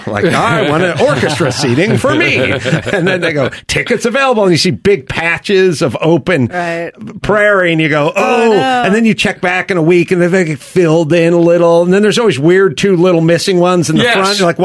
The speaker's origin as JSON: {"language": "English", "town": "North Hollywood", "region": "California", "country": "United States", "tie": "born or raised there", "said": "my old neighborhood theater when I was growing up in North Hollywood."}